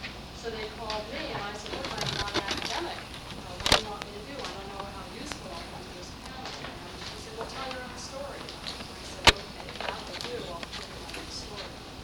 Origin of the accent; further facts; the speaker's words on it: California, United States; I grew up in California to white, parents who also were very liberal, still are, and grew up in the 1960s in the San Francisco Bay Area.